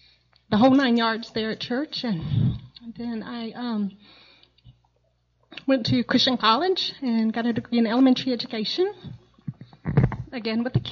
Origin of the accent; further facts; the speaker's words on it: Charlotte, North Carolina, United States; I grew up in Charlotte.